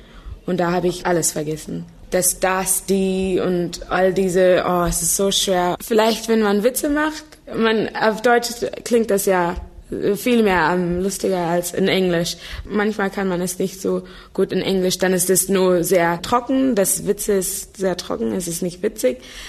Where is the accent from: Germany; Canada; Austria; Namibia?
Namibia; German is a second language; also born or lived in New Zealand; ich komme aus Neuseeland. Ich bin in Namibia aufgewachsen und das war eine deutsche Kolonie.